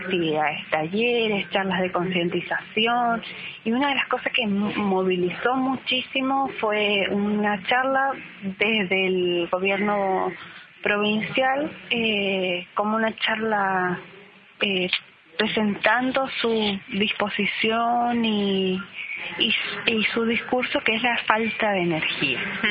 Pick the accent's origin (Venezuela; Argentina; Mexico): Argentina; O sea que vamos a estar pagando todo esto como pueblo, como nación argentina